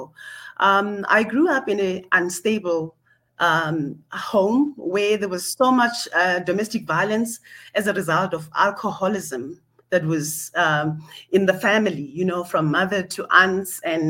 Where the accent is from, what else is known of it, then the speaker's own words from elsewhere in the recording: Pretoria, Gauteng, South Africa; I am from South Africa in a city called Pretoria and a suburb called Centurion. I'm in a mini suburb called Littleton.